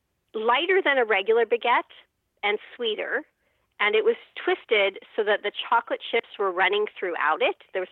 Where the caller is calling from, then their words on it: San Diego, California, United States; San Diego, California.